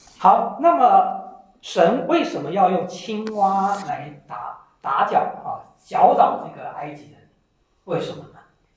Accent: China; 就相当于我们中国人相信的什么送子观音

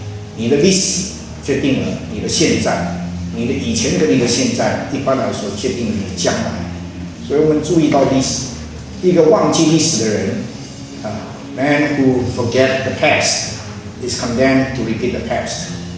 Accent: Indonesia; also born or lived in China; now in United States; 我呢虽然出生在中国，长大在印尼，在美国呢有一段很长的时间，差不多是35年的时间。

